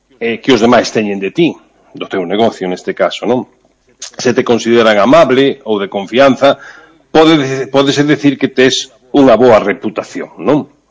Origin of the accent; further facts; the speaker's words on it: Galicia, Spain; Bueno, como bo galego, vouche dar unha resposta